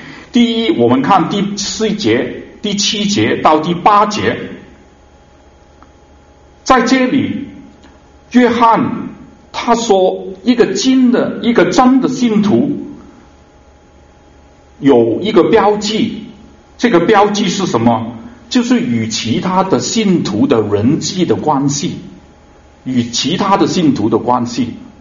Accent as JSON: {"language": "Chinese", "country": "Hong Kong", "said": "香港，我是来自香港，香港发生了一个很大很大的一个的，我们叫社会事件"}